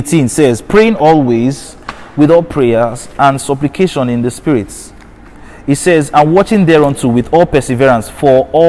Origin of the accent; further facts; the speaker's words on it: Nigeria; Some of us like APC, as if I'm speaking as a Nigerian now, better than PDP.